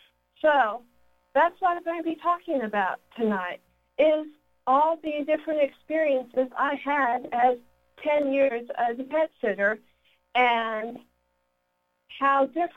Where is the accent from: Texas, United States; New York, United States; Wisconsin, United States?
Texas, United States; Plano; because I grew up in Plano, Texas, and worked as a dog trainer and pet sitter for 10 years.